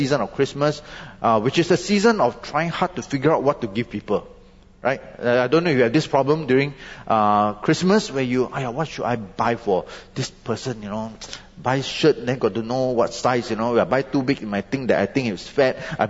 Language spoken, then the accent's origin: English; Malaysia; See, I understand this because I came from Malaysia. Right? I've seen what Malaysia is like.